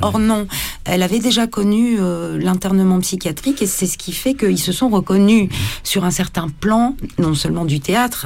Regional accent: Roubaix, Hauts-de-France, France; moi je suis du Nord, je suis née à Roubaix

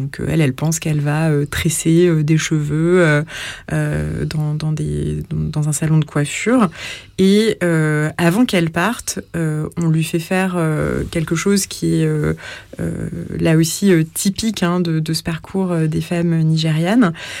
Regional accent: France; parce que je suis Française, que j'ai le droit de vote

